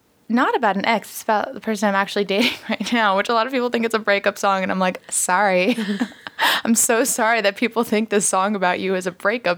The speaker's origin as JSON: {"language": "English", "town": "Sacramento", "region": "California", "country": "United States", "tie": "born or raised there", "lives_now": "Los Angeles, United States", "said": "So I grew up outside of Sacramento, and then I went to school in Miami, which is like a very random, like, zigzag."}